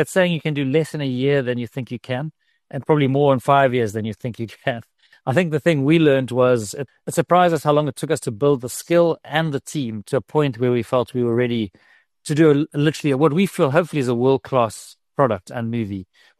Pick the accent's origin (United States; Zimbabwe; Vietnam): Zimbabwe; So as a kid, we grew up in Zimbabwe, actually, out of interest.